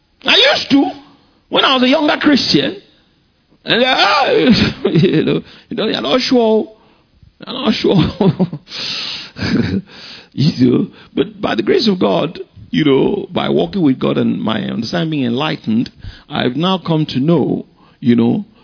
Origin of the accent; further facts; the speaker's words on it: Lagos, Nigeria; now in Ibadan, Nigeria; We don't have a lagoon here in Ibadan, but if I grew up in Lagos, so I used to go to the bar beach when I was a kid.